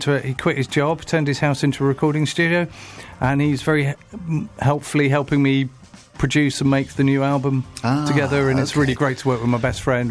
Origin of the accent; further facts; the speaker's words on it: Portsmouth, South East England, United Kingdom; I'm originally from Portsmouth.